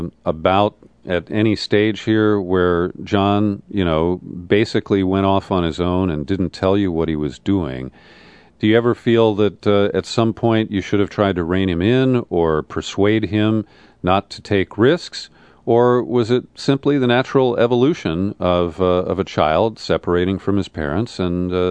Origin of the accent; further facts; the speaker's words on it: Midwest, United States; now in California, United States; I embrace that. I grew up in the Midwest. I can't stand Washington because of that humidity. And I thrive in mild and low humidity California.